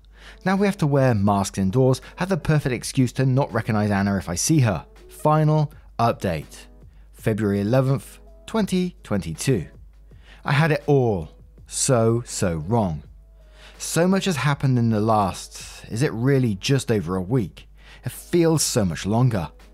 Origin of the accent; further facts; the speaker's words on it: Australia; Of the four of us, I'm the only one actually born and raised in Australia